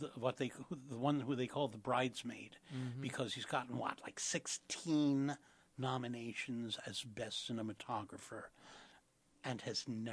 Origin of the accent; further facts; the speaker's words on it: Queens, New York, United States; now in Brooklyn, United States; So I'm a Queens kid. Or as I tell people, well, I grew up in Queens, but now I'm in Brooklyn.